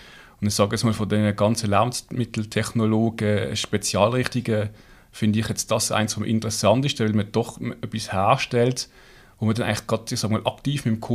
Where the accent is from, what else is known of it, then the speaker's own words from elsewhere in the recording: Basel, Basel-Stadt, Switzerland; Also ich komme ursprünglich aus Basel, wie man hört.